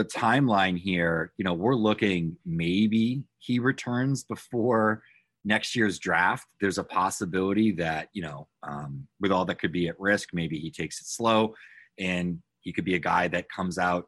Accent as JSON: {"language": "English", "region": "New England", "country": "United States", "tie": "born or raised there", "said": "I grew up in New England. I grew up about 20 minutes from the Bourne Bridge."}